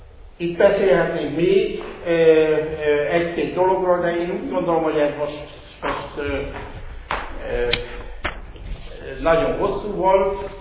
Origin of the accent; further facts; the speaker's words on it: Hungary; accent: German; hogy én magyar vagyok, a magyar kultúrának egyik embere, akit a magyar kultúra formált, akkor is, hogyha a német akcentussal beszélek.